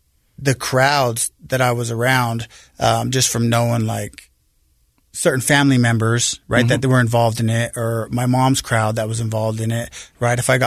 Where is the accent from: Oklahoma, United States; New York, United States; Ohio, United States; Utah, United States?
Utah, United States; Salt Lake City; I grew up here in Salt Lake, on the west side of Salt Lake, the Glendale area.